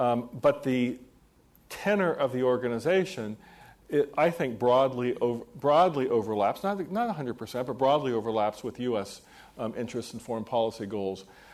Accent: United States; So I don't feel that I'm being watched as an American.

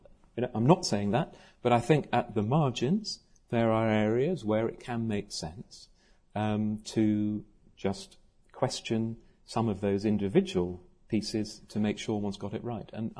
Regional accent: United Kingdom; the novelty value of being a Brit in the EU, it's okay.

